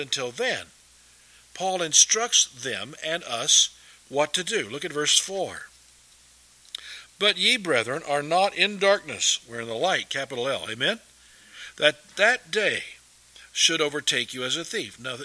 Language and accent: English; United States; I personally, as I believe, as an American, we ought to kick them out of our country